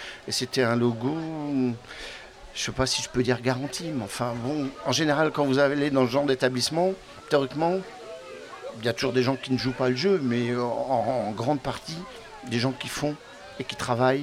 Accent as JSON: {"language": "French", "town": "Cheverny", "region": "Centre-Val de Loire", "country": "France", "tie": "born or raised there", "said": "Je suis originaire de Cheverny, donc je ne suis pas allé bien loin quand même."}